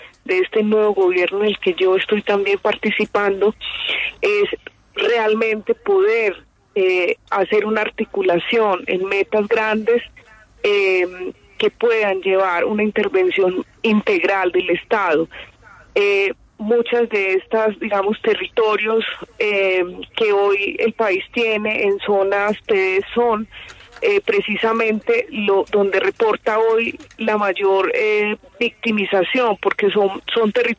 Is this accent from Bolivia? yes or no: no; Antioquia, Colombia; also born or lived in Medellín; yo soy del suroeste de Antioquia porque allá son mis padres. Y crecí ahí toda mi infancia. Nací porque me tenían que sacar de urgencia del parto de mi madre en Medellín